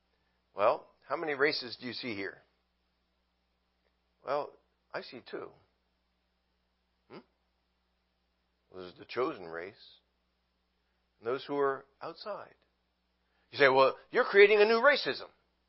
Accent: New Jersey, United States; We had converted Jews in the church I grew up in New Jersey, where I went to high school in.

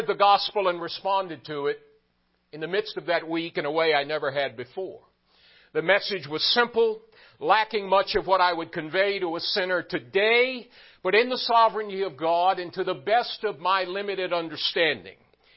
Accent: the South, United States; but more than anything, growing up in the South, what would a young man be enamored with? Football.

